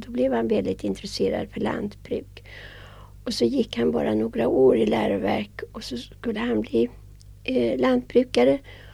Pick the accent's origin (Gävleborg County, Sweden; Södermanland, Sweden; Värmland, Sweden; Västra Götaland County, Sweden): Södermanland, Sweden; Västra Vingåker; born there; Jag är född i Västra Vingåker 1909. En gård som pappa arrenderade som heter Bistorp.